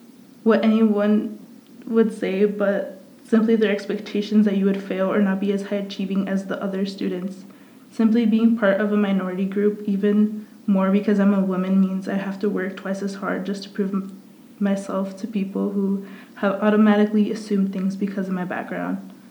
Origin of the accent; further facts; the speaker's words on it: California, United States; I grew up in Orange County. It's considered the most Republican area in California, as well as being racist and conservative.